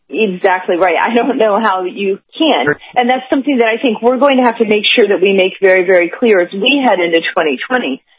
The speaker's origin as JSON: {"language": "English", "town": "Atlanta", "region": "Georgia", "country": "United States", "tie": "born or raised there", "said": "I thought, growing up in Atlanta and where Martin Luther King Jr. was from, I thought that's exactly the opposite thing of what he was asking us to do as a society."}